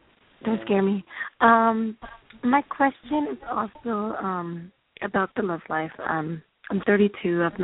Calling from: California, United States; I'm calling from California.

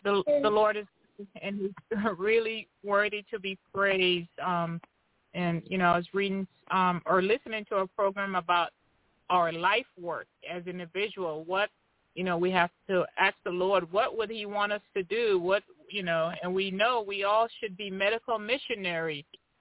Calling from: Tennessee, United States; I'm calling from Tennessee.

